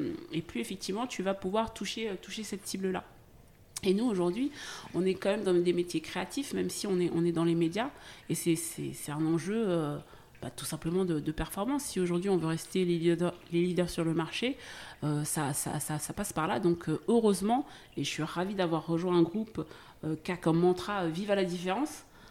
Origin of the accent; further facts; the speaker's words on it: France; C'est pas français de souche, même si je suis française.